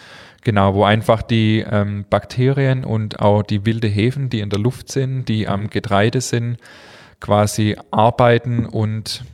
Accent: Germany; Da sind wir Deutsche ein bisschen hinterher, was das Thema angeht.

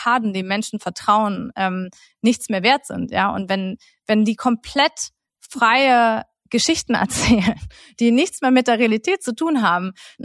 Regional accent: United States; Erstens, ich bin selber Amerikanerin. Ich kam gerade vor einer Woche wieder zurück aus den Staaten

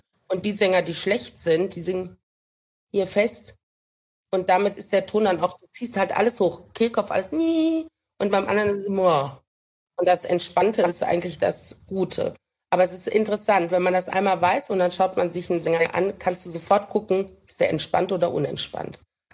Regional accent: Düsseldorf, North Rhine-Westphalia, Germany; Ja, also ich bin aus Düsseldorf

